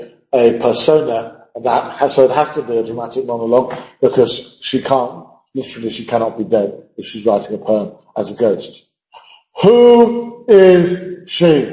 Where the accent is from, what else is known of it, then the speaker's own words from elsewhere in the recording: United Kingdom; because I'm British, is ironic.